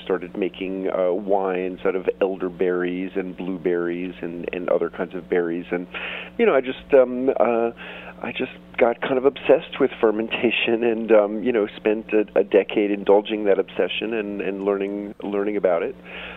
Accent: New York City, New York, United States; Well, let's see. I grew up in New York City, and for reasons I couldn't possibly explain, one of my favorite foods as a kid was sour pickles, garlic dill fermented pickles.

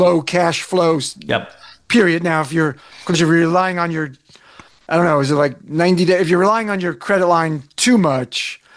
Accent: Old Tappan, New Jersey, United States; I grew up in Bergen County in the northeast corner of the state in a little town called Old Tappan.

